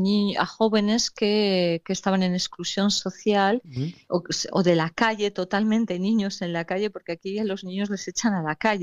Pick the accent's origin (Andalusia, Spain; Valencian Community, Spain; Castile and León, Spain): Castile and León, Spain; Burgos; yo soy de Burgos